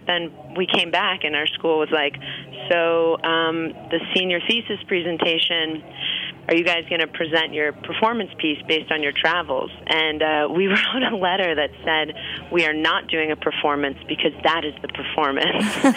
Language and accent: English; New York City, New York, United States; I grew up on the Upper East Side.